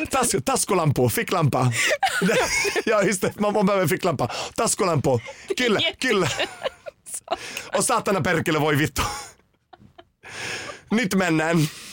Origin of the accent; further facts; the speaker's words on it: Sweden; Men då för mig som svensk liksom regnbågs multikultig person liksom bara mångfald i alla dess slag blev det en jättekrock faktiskt.